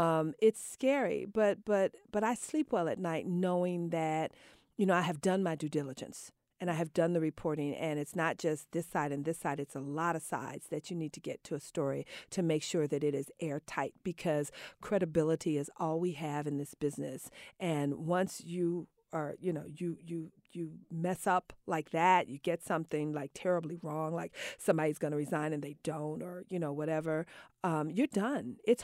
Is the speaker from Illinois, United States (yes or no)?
yes; Chicago, Illinois, United States; He's from Chicago. I'm from Chicago.